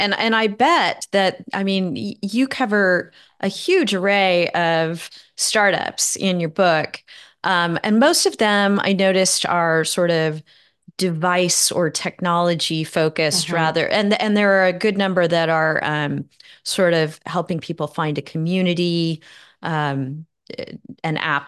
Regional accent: California, United States; I grew up in Northern California, so Silicon Valley was always sort of in my backyard.

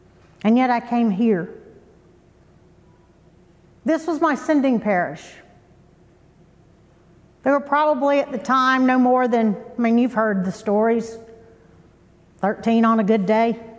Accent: Pensacola, Florida, United States; I grew up in Star Lake, right behind you, the neighborhood behind you.

